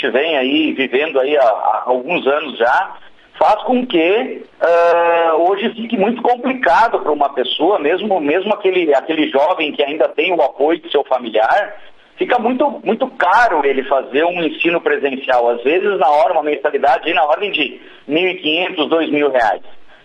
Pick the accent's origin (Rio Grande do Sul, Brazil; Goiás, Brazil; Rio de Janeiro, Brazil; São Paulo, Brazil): Rio Grande do Sul, Brazil; Eu venho da região do Vale do Rio Pardo